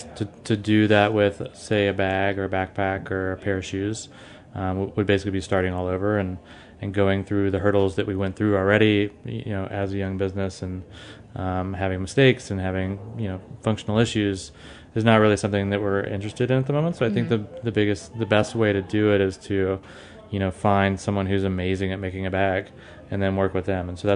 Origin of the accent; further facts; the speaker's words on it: New Orleans, Louisiana, United States; So I'm from New Orleans, so obviously I have a good bit of that cuisine in my blood.